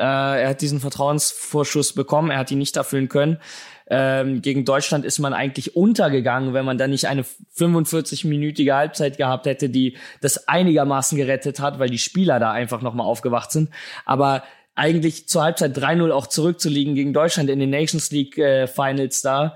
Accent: Italy; wenn wir eine Sache gelernt haben als Italiener

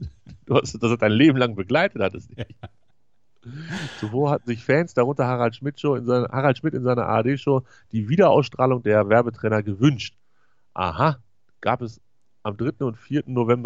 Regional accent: Lower Saxony, Germany; als Niedersachse konnte ich doch kein Westfernsehen gucken.

